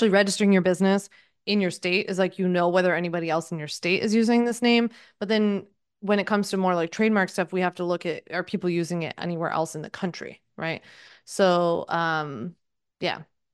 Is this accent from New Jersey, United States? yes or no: yes; Haddonfield, New Jersey, United States; I grew up in Haddonfield, in case you know it. And my dad lived in Cherry Hill.